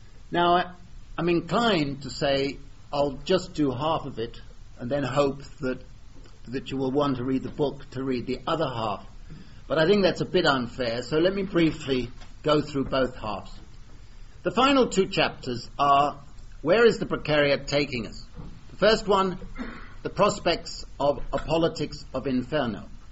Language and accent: English; United Kingdom; So I, as a British taxpayer, am subsidized so that the Chinese could come in and work on building the Polish roads.